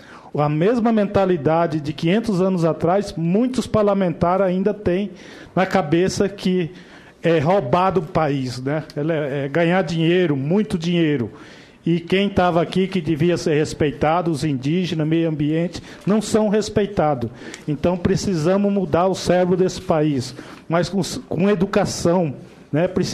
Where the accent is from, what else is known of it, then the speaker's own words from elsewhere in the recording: Mato Grosso do Sul, Brazil; sou Guarani Caiová, de Mato Grosso do Sul, onde tem muita violência, um dos lugares mais problemáticos a nível de Brasil, Mato Grosso do Sul.